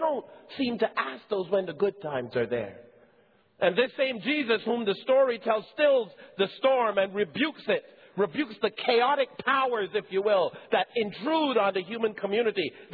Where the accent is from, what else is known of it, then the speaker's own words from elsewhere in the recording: Barbados; now in Montreal, Canada; When we moved from Barbados to Montreal and lived on Côte Saint-Luc Road in the housing project. And how times were tough economically and otherwise for us in the early years of our time in Canada.